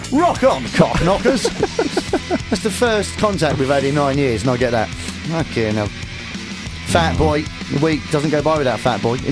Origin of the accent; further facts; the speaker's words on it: Austria; I'm from Austria.